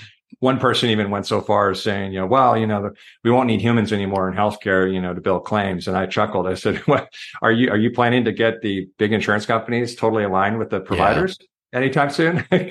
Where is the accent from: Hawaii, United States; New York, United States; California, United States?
California, United States; also born or lived in Chicago; So I was born in Chicago, raised in Northern California outside of San Francisco.